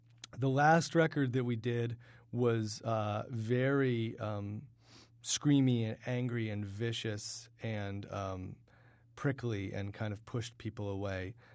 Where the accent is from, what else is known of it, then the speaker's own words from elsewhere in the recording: New Hampshire, United States; I've always had a really fond sort of soft place in my heart for my home state. And I wanted to, especially because nobody thinks about it ever. Nobody thinks about New Hampshire ever.